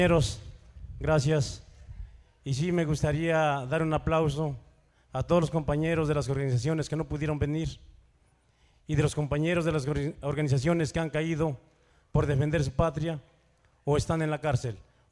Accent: Tepeaca, Puebla, Mexico; Es un orgullo para nosotros que venimos de lugar de Puebla, Tepeaca, estar acá

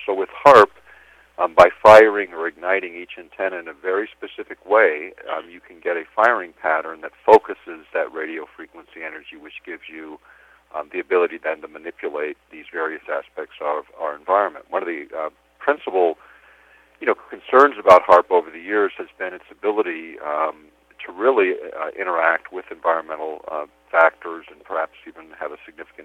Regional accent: Alaska, United States; Yes, I'm from Alaska. I live here in Anchorage

